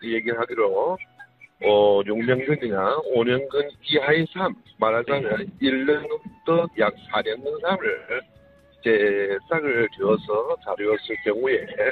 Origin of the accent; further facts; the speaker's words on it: Heilongjiang, China; 아, 저는 고향이요. 흥룡강 개동현이라는데